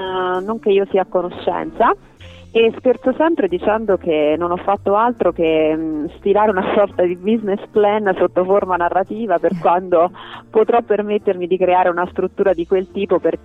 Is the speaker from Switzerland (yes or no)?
no; Assisi, Umbria, Italy; Io sono di Assisi.